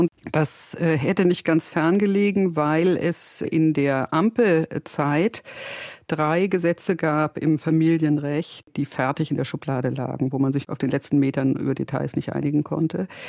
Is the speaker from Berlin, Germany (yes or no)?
yes; Berlin, Germany; als Berlinerin etwas ist, was einen sehr interessiert